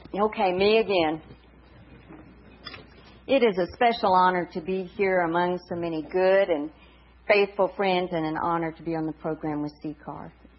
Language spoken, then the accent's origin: English; San Angelo, Texas, United States; I started work at my hometown paper, the San Angelo Standard Times, affectionately known as the San Angelo Slandered Times.